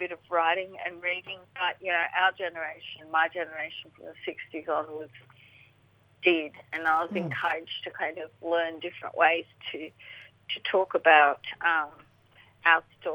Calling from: Melbourne, Victoria, Australia; I'm speaking today from Wurundjeri, from the land of the Wurundjeri peoples, on the East Kulin Nations of Naam, Melbourne.

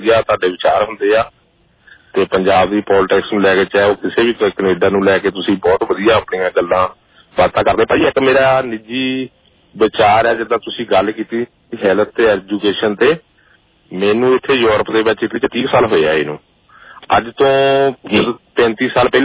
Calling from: Italy; ਹਾਂਜੀ ਭਾਜੀ ਮੈਂ ਇਟਲੀ ਤੋਂ ਬੋਲਦਾ

